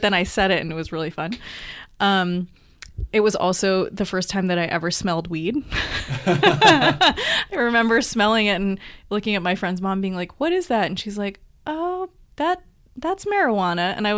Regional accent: Los Angeles, California, United States; I grew up in Los Angeles, so it was in California.

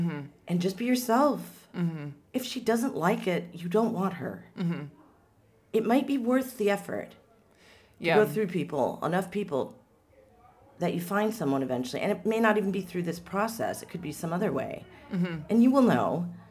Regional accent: Seattle, Washington, United States; And I'm from Seattle, and that's where, oh my God, they went nuts with that, okay?

